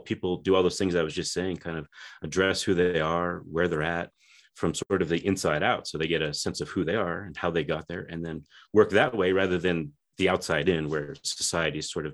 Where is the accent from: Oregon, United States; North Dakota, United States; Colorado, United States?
Colorado, United States; also born or lived in Germany; So I grew up in Colorado, which is just one state down. I spent some time in Germany.